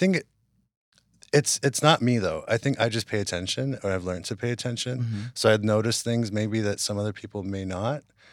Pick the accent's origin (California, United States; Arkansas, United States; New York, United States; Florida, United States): California, United States; West Hollywood; also born or lived in Hawaii; Yeah, I mean, I grew up in West Hollywood, basically. I used to go, and I was surrounded by queens and performers and trans people.